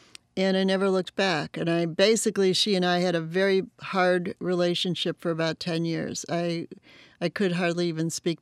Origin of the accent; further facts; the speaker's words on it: San Francisco, California, United States; No, see, I came from San Francisco, and it was funny that we're in North Hollywood.